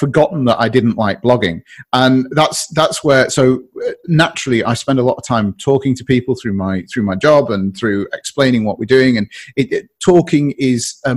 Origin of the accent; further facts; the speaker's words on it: North East England, United Kingdom; It's an ice lolly, I'm afraid. I'm from the northeast, and it's an ice lolly.